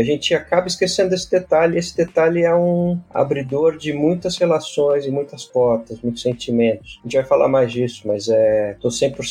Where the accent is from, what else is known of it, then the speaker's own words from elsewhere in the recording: Pindamonhangaba, São Paulo, Brazil; also born or lived in Taubaté; nasci em Taubaté, mas fui criado em Pindamonhangaba, estado de São Paulo, interior. Saí de casa com 18 anos